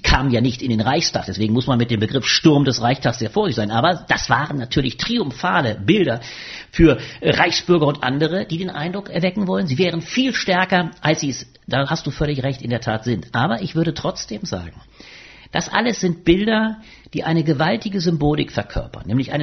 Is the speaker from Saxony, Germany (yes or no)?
no; Ingelheim am Rhein, Rhineland-Palatinate, Germany; Ich bin groß geworden in Ingelheim am Rhein, kleine Stadt in Rheinland-Pfalz. Lustigerweise Heimatregion natürlich von Helmut Kohl